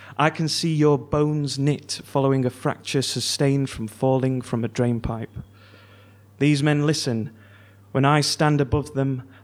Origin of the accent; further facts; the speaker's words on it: Clay Cross, East Midlands, United Kingdom; So I grew up in Clay Cross in Derbyshire, and I found a picture at my mother's house which sort of summed up my childhood in this place